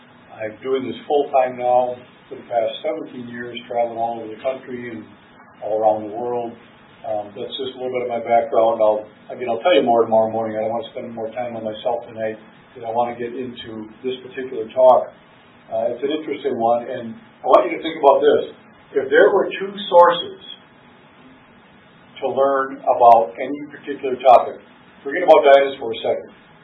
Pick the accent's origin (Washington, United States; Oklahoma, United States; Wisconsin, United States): Wisconsin, United States; I grew up in Wisconsin in a Christian home, went to a non-denominational Bible church.